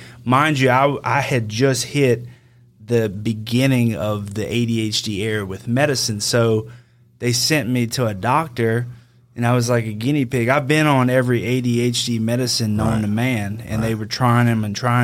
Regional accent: Denham Springs, Louisiana, United States; I'm from Denham Springs. I grew up here.

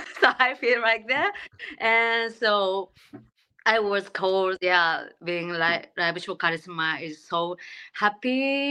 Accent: Japan; English is a second language; from Japan.

